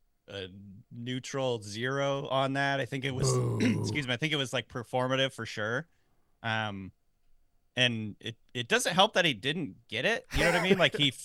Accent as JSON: {"language": "English", "region": "Washington", "country": "United States", "tie": "born or raised there", "said": "Where I grew up in Washington, I don't know what they call them."}